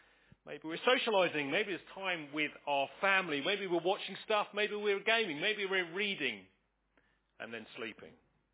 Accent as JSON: {"language": "English", "town": "Crowborough", "region": "South East England", "country": "United Kingdom", "tie": "born or raised there", "said": "I was born and bred in Crowborough, went to school in Crowborough, you can probably tell."}